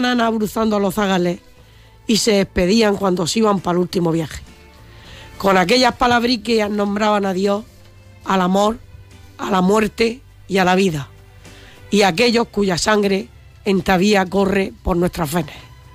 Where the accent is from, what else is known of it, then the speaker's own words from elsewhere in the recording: Region of Murcia, Spain; restara importancia al castellano, que es nuestra lengua materna. Dicho esto, sigo reafirmándome en la idea de que nuestra lengua murciana hay que darle el lugar que le corresponde.